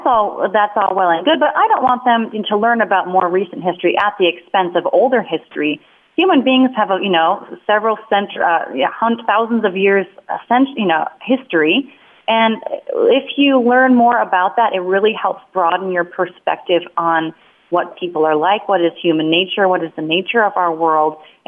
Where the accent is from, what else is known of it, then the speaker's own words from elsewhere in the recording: Wisconsin, United States; It's a small business that started in my home state, Wisconsin